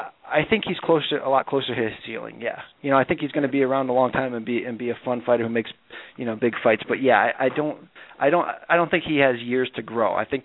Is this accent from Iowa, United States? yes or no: no; Naugatuck, Connecticut, United States; And I'm from Connecticut. I'm from, you know, the great, well, use great sparingly, but the great working class town of Naugatuck, Connecticut, where you work in a factory if you're lucky